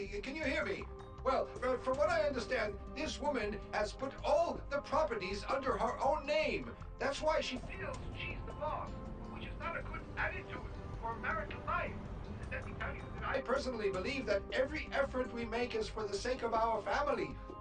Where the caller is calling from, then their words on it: Kermanshah, Kermanshah Province, Iran; I'm calling from Kermanshah. I'm a hard worker, and I'm 43 years old. I'm married, and I have three kids.